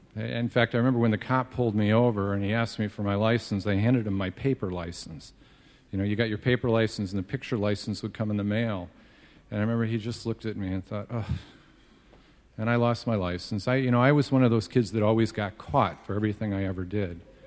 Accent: Midwest, United States; I grew up in the Midwest

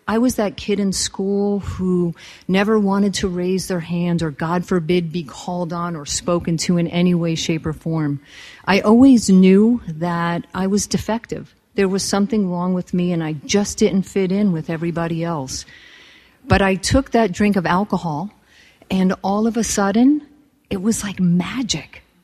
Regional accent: New Jersey, United States; So, I grew up in New Jersey. I am the oldest of two, and I come from a very, very big extended family.

